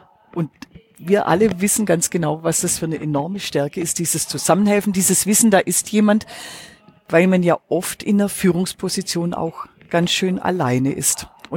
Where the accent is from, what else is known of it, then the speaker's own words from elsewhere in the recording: Baden-Württemberg, Germany; Bin ja Schwäbin, bin ja in einem Unternehmerhaushalt aufgewachsen.